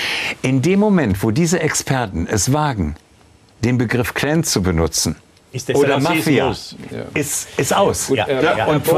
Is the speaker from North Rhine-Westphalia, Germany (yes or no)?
yes; Essen, North Rhine-Westphalia, Germany; Meine Heimat ist Essen. Ich bin Essener.